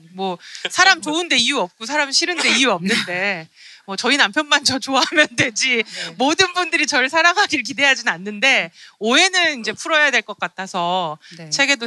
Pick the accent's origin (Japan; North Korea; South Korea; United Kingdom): South Korea; now in United States; 아주 오랫동안 한국 사람을 살았고 나도 한국 사람이라고 느끼고